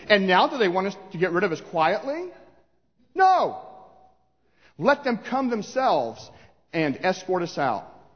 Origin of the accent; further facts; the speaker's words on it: United States; I grew up this way. I grew up in the United States. I grew up going to Sunday school. I grew up going to church.